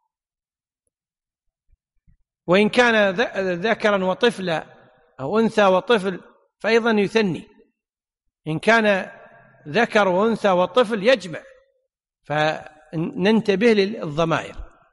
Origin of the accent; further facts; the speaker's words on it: Kuwait; العامة عندنا في الكويت إلى الآن يقولون والله كرامتك تنزل